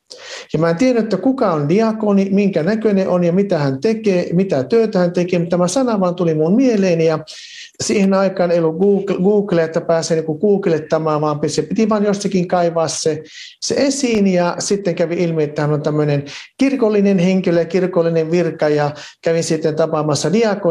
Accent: Varkaus, North Savo, Finland; Eli mä olen kotoisin Varkaudessa, mä olin syntynyt ja käynyt siellä kouluni

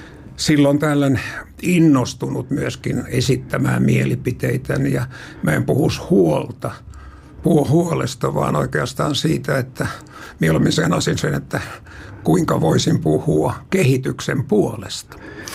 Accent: Lahti, Päijät-Häme, Finland; also born or lived in Kotka; isäni sitten kun me muutettiin Lahdesta

